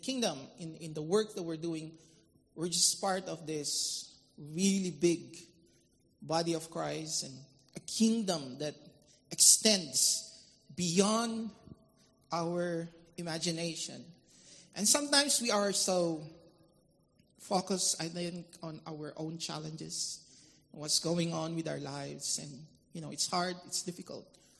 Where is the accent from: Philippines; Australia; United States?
Philippines; I'm from the Philippines. I'm here with my daughters